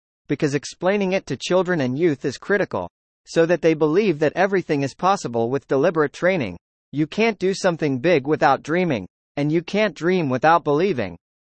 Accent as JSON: {"language": "English", "town": "Haifa", "region": "Haifa District", "country": "Israel", "tie": "born or raised there", "said": "I grew up in the Danya neighborhood in Haifa, a neighborhood of the rich, but we were more than the poor."}